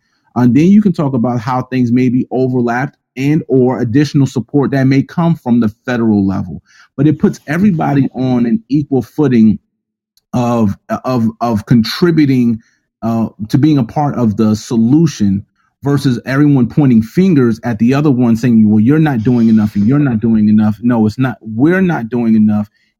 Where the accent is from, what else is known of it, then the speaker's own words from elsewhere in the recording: Bronx, New York, United States; you know, I spent some time in South Bronx and went to, and I had the Boys and Girls Club growing up on Ho Avenue. That was my spot